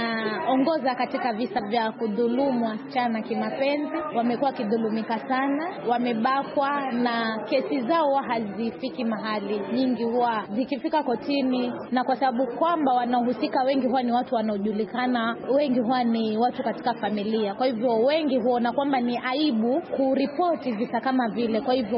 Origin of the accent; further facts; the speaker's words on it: Kilifi County, Kenya; born there; nimezaliwa Kilifi County